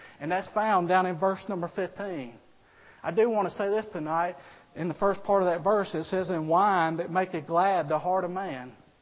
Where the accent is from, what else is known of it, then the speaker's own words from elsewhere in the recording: Roanoke, Alabama, United States; I never went into a Walmart and saw any beer in my hometown of Roanoke, Alabama.